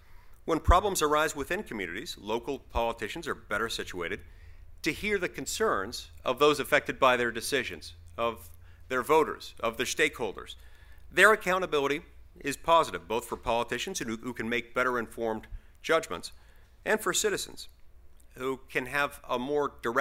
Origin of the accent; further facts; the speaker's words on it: Utah, United States; Take my home state of Utah, for example.